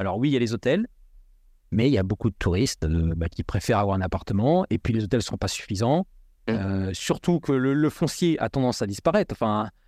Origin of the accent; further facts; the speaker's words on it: Nantes, Pays de la Loire, France; Que je connais bien, parce que moi, je viens de Nantes, donc c'est pas trop loin de ça.